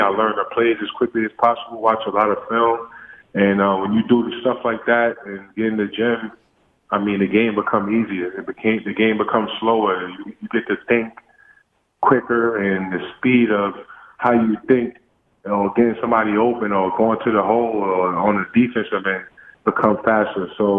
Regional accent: New York, United States; And just growing up in the New York streets, it's always a grind, and there's always a battle.

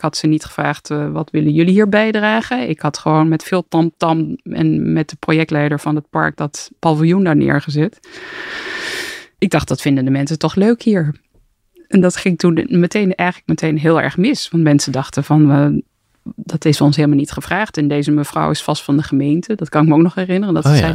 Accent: Amsterdam, North Holland, Netherlands; En ik kwam zelf uit Amsterdam.

